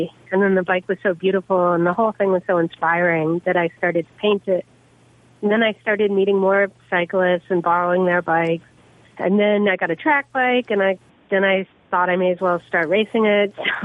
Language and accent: English; Ithaca, New York, United States; I was raised in Ithaca, New York. It's a beautiful area